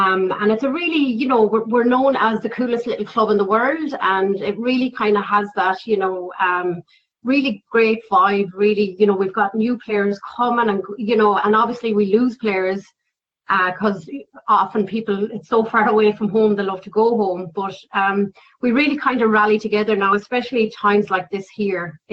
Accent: Ireland; now in Hutt, New Zealand; we're trying to reach out as the Irish community as well. It's kind of making sure that, like I've reached out to the kind of, you know, the Hutt Irish Society here

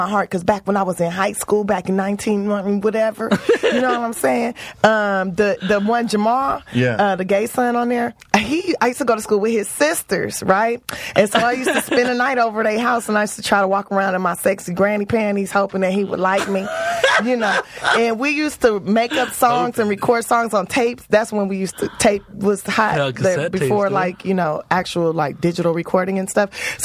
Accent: Los Angeles, California, United States; I grew up in South Central Los Angeles on 54th and Western.

